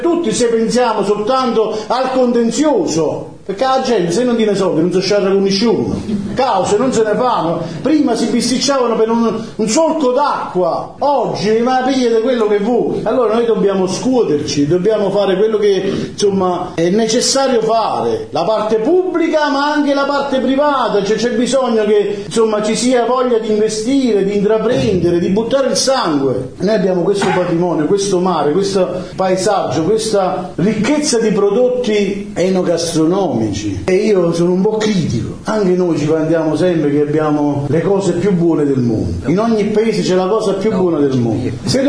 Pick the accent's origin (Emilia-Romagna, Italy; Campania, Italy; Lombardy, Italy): Campania, Italy; Torchiara; Io quando iniziai a fare l'avvocato a Torchiara, io sono di Torchiara, nonostante ho fatto il sindaco da Groppo, eravamo tre, io non sono del 26, ho 50 anni, iniziai nel 90